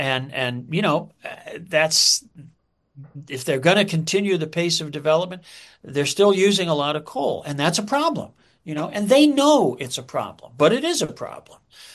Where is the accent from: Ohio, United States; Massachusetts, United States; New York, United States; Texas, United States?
Ohio, United States; Cleveland; I mean, I grew up in Cleveland, Ohio, and you know, the steel mills used to pollute the air in ridiculous ways, you know.